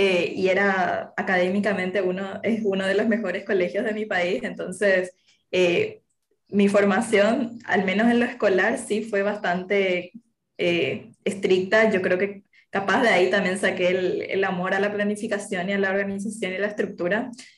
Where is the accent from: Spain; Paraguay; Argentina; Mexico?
Paraguay; Asunción; creo que no tenemos acento, que es muy neutro, pero ya que lo mencionas, podría ser. No sé, yo soy de Paraguay y nada, de la capital, la Asunción